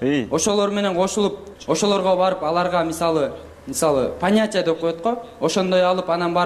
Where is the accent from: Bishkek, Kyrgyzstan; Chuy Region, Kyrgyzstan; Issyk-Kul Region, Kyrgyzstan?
Bishkek, Kyrgyzstan; Ошо мен кыз аскер районунда өскөм.